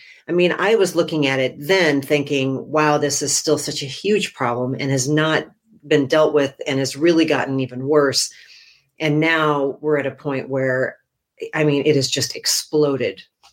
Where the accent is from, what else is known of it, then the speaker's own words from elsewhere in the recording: Phoenix, Arizona, United States; I grew up in Arizona, in the Phoenix area, not Flagstaff, and I have no experience driving in snow.